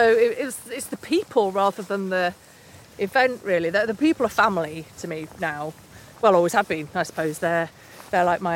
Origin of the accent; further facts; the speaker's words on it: Keighley, Yorkshire and the Humber, United Kingdom; I'm from Keighley, West Yorkshire, where nobody... Well, people either went to university if they'd been brought up by doctors, but most people, there was just no aspiration. And I was brought up by a single parent in the Thatcher years with no money, total poverty upbringing, really.